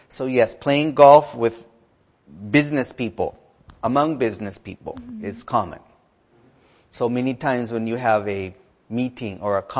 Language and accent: English; United States; Yeah, I was going to mention that after, but yeah, I'm from the United States, and people play golf for business.